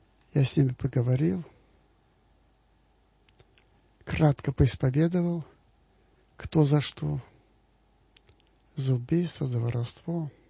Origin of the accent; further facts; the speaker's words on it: Belarus; Я сама из Белоруссии.